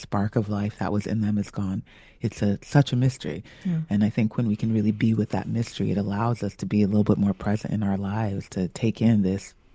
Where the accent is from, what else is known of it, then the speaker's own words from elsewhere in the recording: California, United States; also born or lived in Maryland; We started off in Bethesda, Maryland, where my youngest sister was born. From there, after my father joined us, we came to California